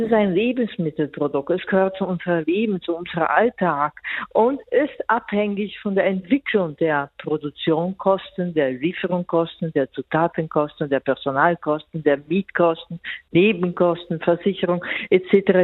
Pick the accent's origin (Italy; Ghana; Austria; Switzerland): Italy; German is a second language; now in Germany; In meinem Heimatland, in Venedig, Florenz, in touristischen Städten, da zahlen wir schon lange 2,50 €, 2,80 €.